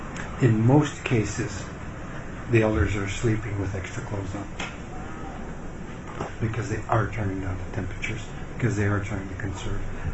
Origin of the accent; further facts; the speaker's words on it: Kotzebue, Alaska, United States; I got some soft numbers just in my hometown of Kotzebue, where the elderly were surveyed on their heating.